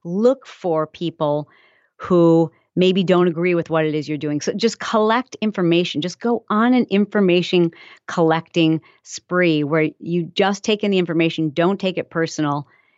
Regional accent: Michigan, United States; I'm from Michigan, and so I grew up around farms and, you know, the smell of manure and cows

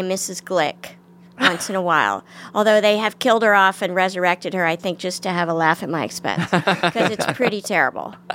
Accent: Washington, District of Columbia, United States; Washington

